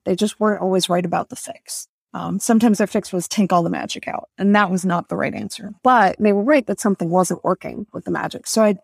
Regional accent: Tampa, Florida, United States; I'm Dominican American, and when I grew up in Tampa, so many of the stories that felt really rich like that to me were stories from the island, from the Dominican Republic.

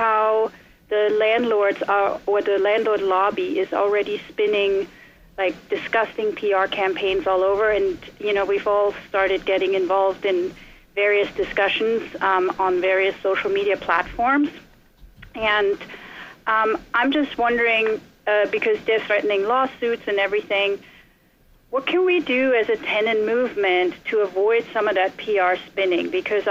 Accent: New York City, New York, United States; I'm from the East Village.

